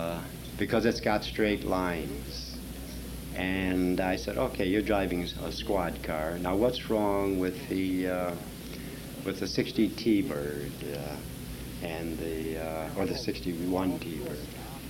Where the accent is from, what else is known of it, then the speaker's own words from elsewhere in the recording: Detroit, Michigan, United States; I says, well, I'm from Detroit. I work for the Ford Motor Car Company.